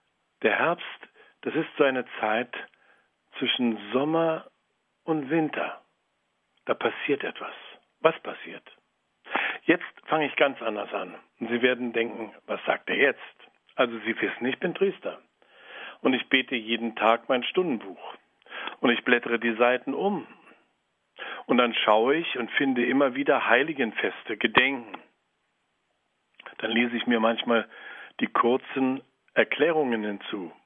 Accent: Berlin, Germany; Ich bin in Berlin aufgewachsen

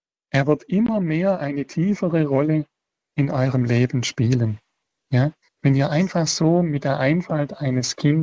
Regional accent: Baden-Württemberg, Germany; accent: Swabian; ich komme aus dem Schwabenland und für mich ist das meine Herzenssprache. Ja, und ich darf mit Jesus Schwäbisch schwätzen.

